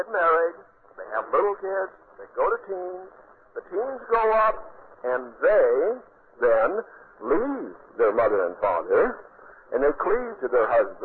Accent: Hillsview, Oregon, United States; I grew up out here in Clackamas County, a little place called Hillsview.

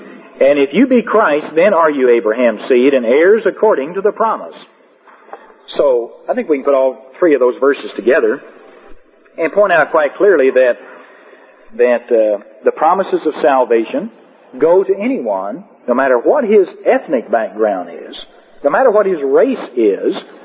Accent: Texas, United States; I'm not Jewish. I'm Texan. My daddy was from Harris County, and my mother came from Louisville, Kentucky, and they got married in San Angelo, Texas, and that's where they lived, and that's where my dad died, and I'm Texan.

